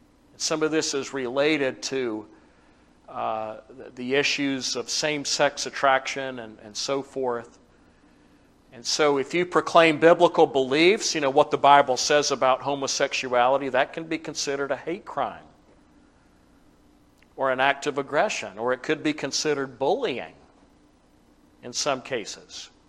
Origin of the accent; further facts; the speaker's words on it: the South, United States; You know, as a Southerner, there was a time I could go to certain places in the South, and they still have them.